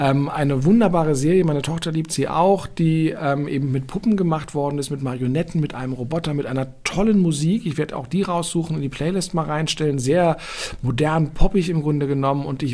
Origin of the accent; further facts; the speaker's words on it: Berlin, Germany; in den 70ern, bis ich dann 14 geworden bin, ich bin aufgewachsen in Eichkamp. Eichkamp ist so eine lustige kleine Siedlung hinter der damaligen Deutschlandhalle.